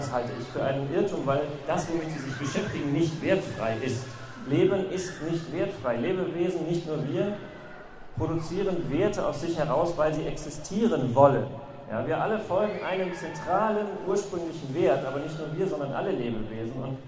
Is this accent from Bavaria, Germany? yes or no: no; Berlin, Germany; In Deutschland, ich komme ja aus Berlin, gibt es eine Bannmeile.